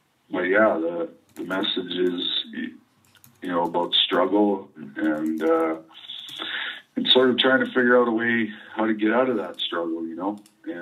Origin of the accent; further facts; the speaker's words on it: Canada; we recorded the album here right here in Calgary because you know, I'm Canadian